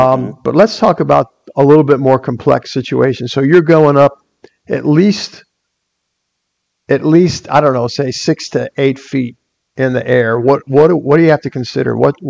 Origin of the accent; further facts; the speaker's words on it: Chicago, Illinois, United States; I know growing up in Chicago, that was the case.